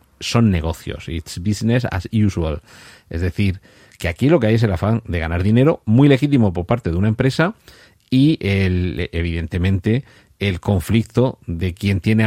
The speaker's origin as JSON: {"language": "Spanish", "town": "Murcia", "region": "Region of Murcia", "country": "Spain", "said": "soy de Murcia y prefiero que gane el Real Murcia."}